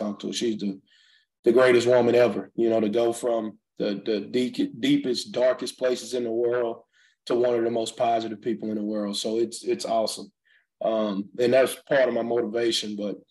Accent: Pittsburgh, Texas, United States; I'm from East Texas, a little small town, Pittsburgh, Texas. Grew up really, really rough, tough life.

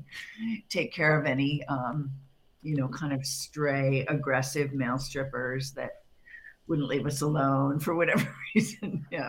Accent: Berkeley, California, United States; I have a kind of an interesting origin story, only because I grew up in Berkeley and we had crazy hippie parents who kind of disappeared a little bit on us during a certain period of time in Berkeley.

